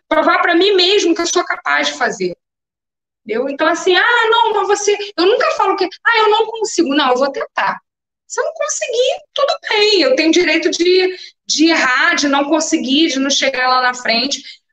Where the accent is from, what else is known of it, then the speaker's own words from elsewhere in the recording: Rio de Janeiro, Brazil; Eu cresci ali, eu tenho família ali, eu sou dali, eu também sou cria, né, como a galera fala, sou cria dali.